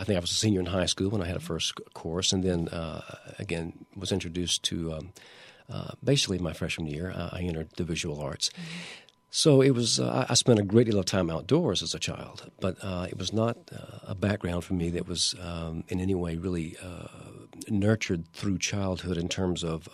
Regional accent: Oxford, Mississippi, United States; now in Lafayette, United States; No, I grew up in Oxford, Mississippi, and studied at the University of Mississippi.

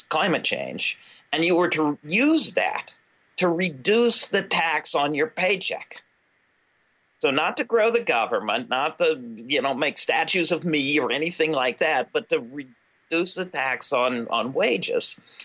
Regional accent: Pennsylvania, United States; Albion, I come to you from Pennsylvania, Penn's Woods.

